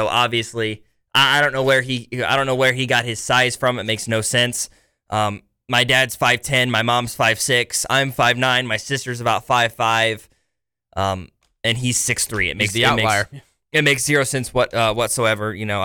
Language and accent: English; Missouri, United States; I mean, growing up in Missouri, so many Mizzou fans where I grew up